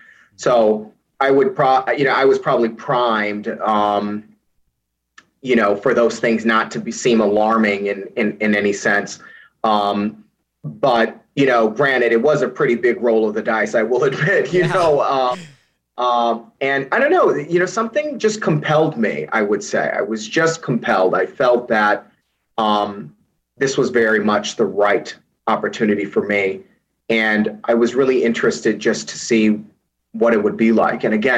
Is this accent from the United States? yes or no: yes; Chicago, Illinois, United States; You know, I'm from Chicago, born and raised. So I had never, traveled to Dubai.